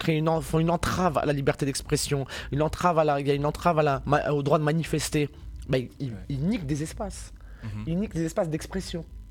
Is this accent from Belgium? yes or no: no; France; Moi, je suis né en France, hein, tu vois, j'ai grandi en France.